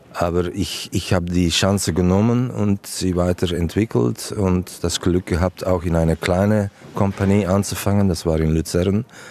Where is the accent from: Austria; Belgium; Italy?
Belgium; Antwerp, Flanders; now in Essen, Germany; Ist sehr nah zu meiner Heimat Antwerpen.